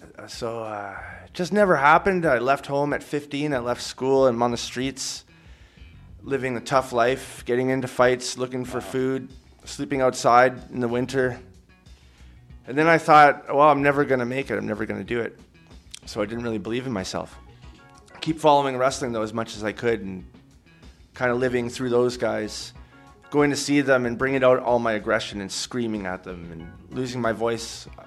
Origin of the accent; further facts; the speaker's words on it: Toronto, Ontario, Canada; Growing up in Toronto was kind of hard.